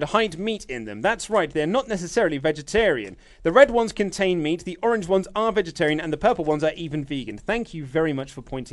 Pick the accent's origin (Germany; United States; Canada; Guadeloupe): Germany; Baden-Württemberg; English is a second language; All the products in this box are produced and manufactured more or less close to my hometown.